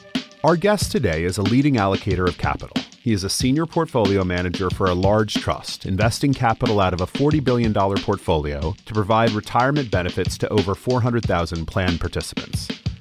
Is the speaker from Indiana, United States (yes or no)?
no; North Carolina, United States; I grew up in North Carolina. I'm a huge ACC Hoops fan.